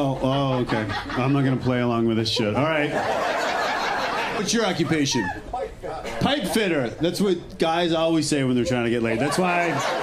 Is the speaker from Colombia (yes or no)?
no; Canada; I'm from Canada. I don't know anything about University of Chicago.